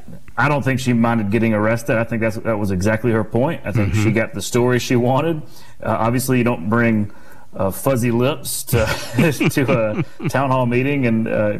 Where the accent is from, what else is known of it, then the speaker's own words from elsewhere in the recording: Prattville, Alabama, United States; She actually was arrested in my hometown of Prattville back in, I guess it was a couple years ago